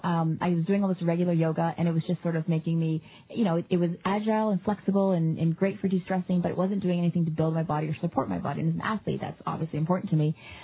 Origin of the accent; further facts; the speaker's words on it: Toronto, Ontario, Canada; I was at Air Canada Center.